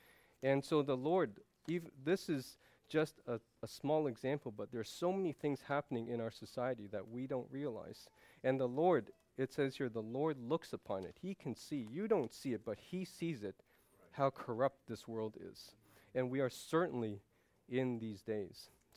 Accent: Canada; I'm not American, but even in my country, in Canada

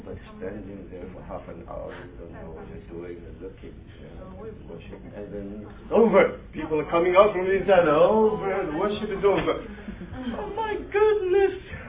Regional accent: Philippines; born there; when I was young, I was born in the Philippines. Philippines is a Catholic country.

